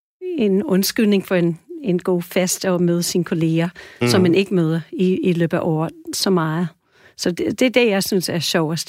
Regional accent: New York, United States; Danish is a second language; vi boede cirka 1,5 til 2 timer væk fra Woodstock i New York State, hvor jeg voksede op

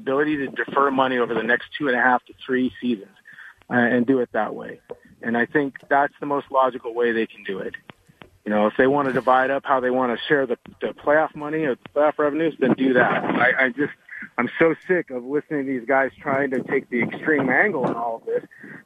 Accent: Montana, United States; growing up in Montana in a town of about, you know, 6,000-7,000 people, as a half Japanese kid, it's a little different

